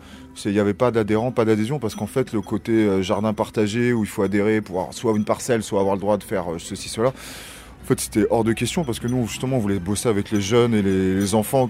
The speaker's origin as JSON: {"language": "French", "town": "Livry-Gargan", "region": "Île-de-France", "country": "France", "tie": "born or raised there", "said": "je suis pas de Bagnolet, mais je suis pas très loin, quoi. Je suis né à Livry-Gargan. J'ai grandi en Seine-Saint-Denis."}